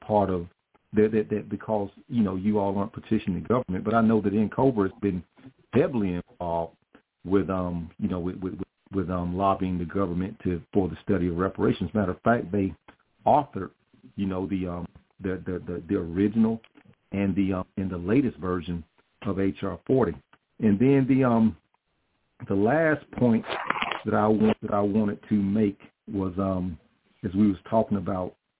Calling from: Carrollton, United States; I'm calling from Carrollton.

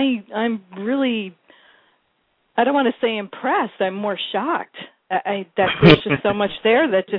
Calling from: Syracuse, New York, United States; I'm calling from Syracuse, New York.

